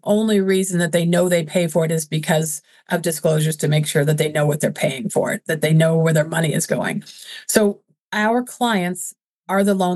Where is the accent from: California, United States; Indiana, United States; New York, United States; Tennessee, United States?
Indiana, United States; now in Minnesota, United States; I grew up in Indiana, so I've been to Kings Island many, many times.